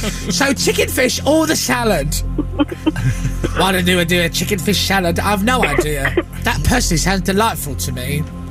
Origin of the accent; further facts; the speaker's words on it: South East England, United Kingdom; I'm from Kent. It's nothing like Essex, but we're just as easy.